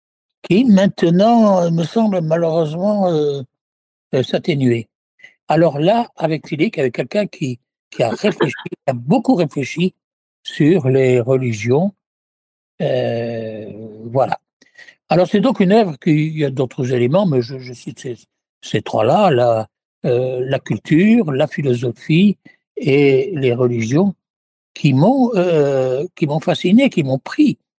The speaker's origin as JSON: {"language": "French", "country": "Morocco", "tie": "born or raised there", "said": "j'ai passé toute mon enfance en Afrique du Nord, et en particulier au Maroc, et j'ai été marqué par un monde musulman que nous connaissions mal, mais que nous côtoyions constamment"}